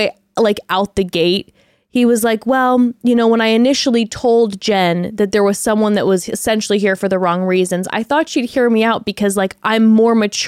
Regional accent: Oklahoma, United States; because he's from Harvard and I'm from Oklahoma, so obviously I'm not as smart as him.

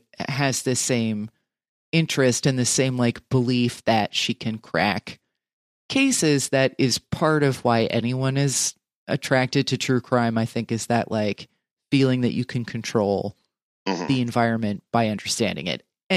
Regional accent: New Jersey, United States; you know, we're from Jersey.

